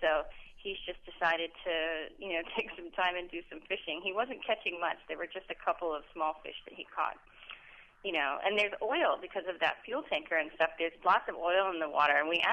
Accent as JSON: {"language": "English", "country": "United States", "said": "It's a little difficult because I am American, and they obviously ask me where I'm from"}